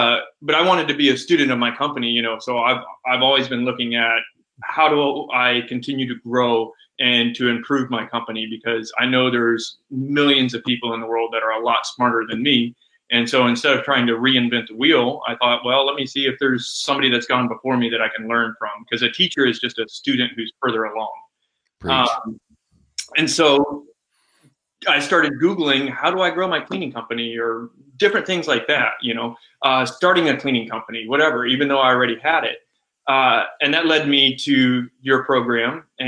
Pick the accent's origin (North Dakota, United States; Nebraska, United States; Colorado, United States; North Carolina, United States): Nebraska, United States; moved away; Originally from Nebraska. I think there's five people from the whole state. But we moved from Nebraska. I moved from Nebraska, and people always ask me why.